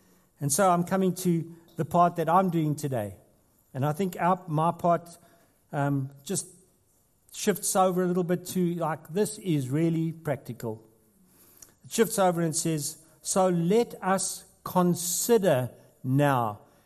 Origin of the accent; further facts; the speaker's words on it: South Africa; now in Australia; I'm a South African, which means, well, I'm an Australian South African.